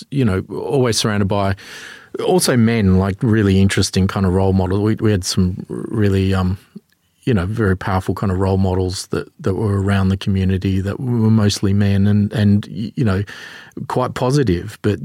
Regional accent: Elizabeth, South Australia, Australia; I grew up near Elizabeth

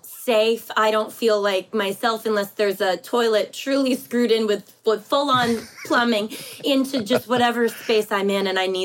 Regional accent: Milton, Massachusetts, United States; I'm from Milton, Mass.

